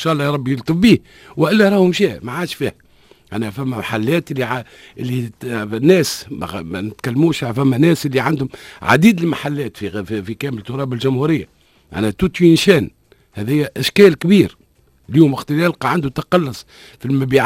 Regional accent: Tunisia; كلك سوا في المخزون متاع الماء اللي عندنا في تونس

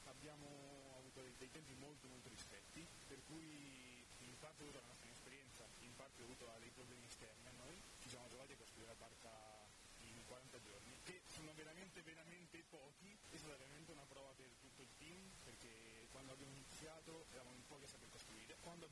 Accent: Valencian Community, Spain; Italian is a second language; moved away as an adult; now in Italy; E io sono spagnolo, sono venuto qua a fare l'università

